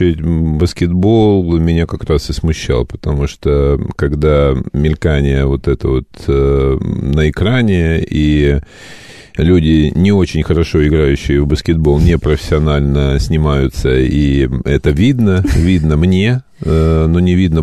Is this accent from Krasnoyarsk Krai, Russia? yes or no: yes; Krasnoyarsk, Krasnoyarsk Krai, Russia; я вырос в Красноярске, и вот в той малогабаритной хрущевской квартире